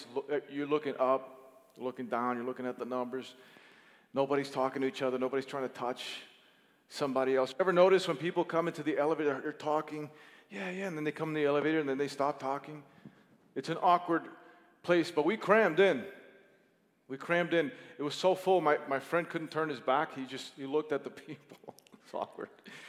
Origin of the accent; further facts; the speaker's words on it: Miami, Florida, United States; I come from Miami. It's just different.